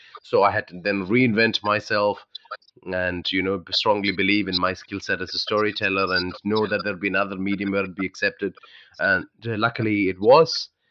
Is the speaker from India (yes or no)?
yes; Kerala, India; English is a second language; moved away as an adult; now in Australia; So when I finished high school, I went and did a bachelor's in literature in India, in my home state of Kerala.